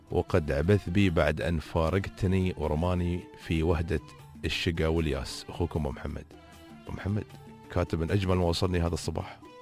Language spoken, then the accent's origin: Arabic; United Arab Emirates; اللي عندنا في الإمارات.